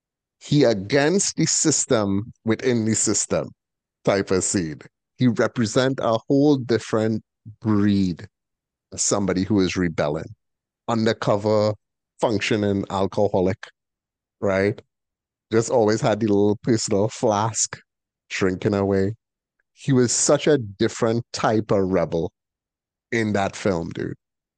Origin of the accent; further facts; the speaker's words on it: Trinidad & Tobago; now in United States; I given this perspective from a dude who born and raised in Trinidad, right? Who observe American culture from a third world country, right?